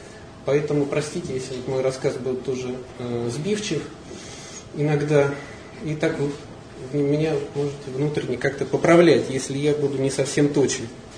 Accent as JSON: {"language": "Russian", "town": "Yekaterinburg", "region": "Sverdlovsk Oblast", "country": "Russia", "tie": "born or raised there", "moved": "yes", "said": "Это возможность побывать в родном городе. Я в марте давно не был в Екатеринбурге. Город очень солнечный, показался мне таким светлым. Воскресли воспоминания о школьной, студенческой юности."}